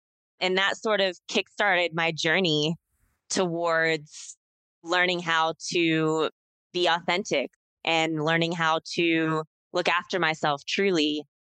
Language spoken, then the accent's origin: English; Midwest, United States; So I grew up in the Midwest in the States. I grew up in a very rural area, and my life was a bit toxic.